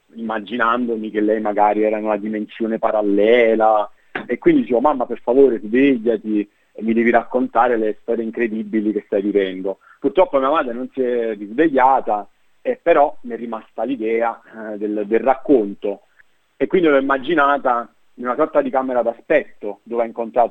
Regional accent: Naples, Campania, Italy; quindi noi da Napoli, io sono di Napoli, venimmo io, mio padre, mia madre e mio fratello maggiore a trovarlo.

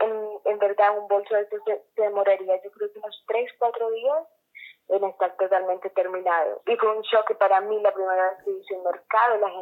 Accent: Bogotá, Colombia; Yo vengo de Bogotá, que es la capital de Colombia.

